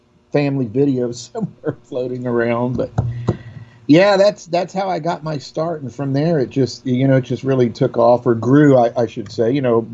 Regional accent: Houston, Texas, United States; Born and raised in Houston, Texas.

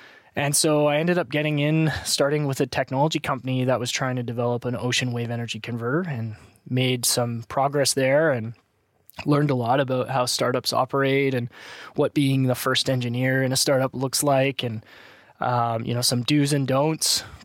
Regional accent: British Columbia, Canada; I grew up on Vancouver Island and spent a lot of time on beaches and coastlines.

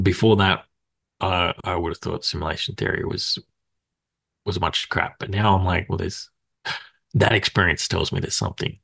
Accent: Australia; I'm Australian, so I used to play on a like Aussie server

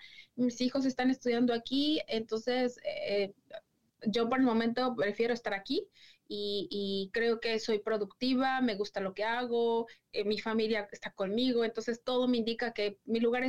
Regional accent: Puebla, Mexico; moved away as an adult; now in Detroit, United States; yo soy originaria de la ciudad de Puebla, México.

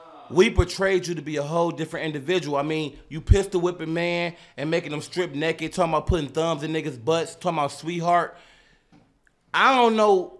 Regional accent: Cleveland, Ohio, United States; I'm from Cleveland talking California politics.

